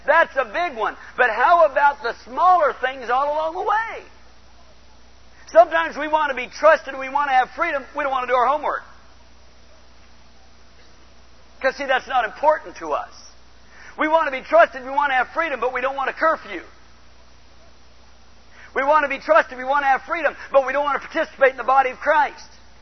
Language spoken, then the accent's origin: English; Portland, Oregon, United States; I grew up out in Portland, Oregon.